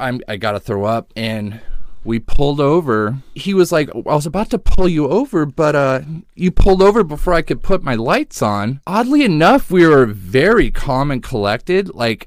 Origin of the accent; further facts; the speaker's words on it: San Diego, California, United States; born there; I was born in San Diego, moved up to the Pacific Northwest here.